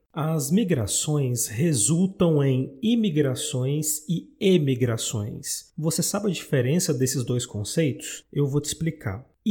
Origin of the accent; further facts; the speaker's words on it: Brasília, Federal District, Brazil; born there; now in Minas Gerais, Brazil; eu já disse para vocês que eu nasci em Brasília e hoje eu moro aqui em Minas Gerais.